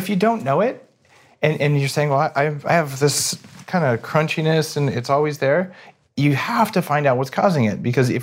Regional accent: New Mexico, United States; I grew up in New Mexico.

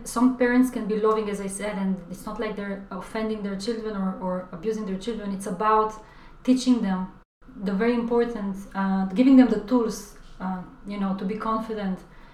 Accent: Israel; growing up in Israel, I was very, most of my life I was very skinny.

